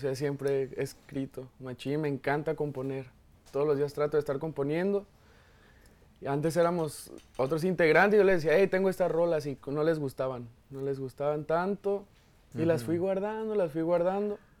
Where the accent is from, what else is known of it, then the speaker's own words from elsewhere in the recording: Tonalá, Jalisco, Mexico; yo crecí en Tonalá. Okay. Tonalá es una de las zonas de Guadalajara.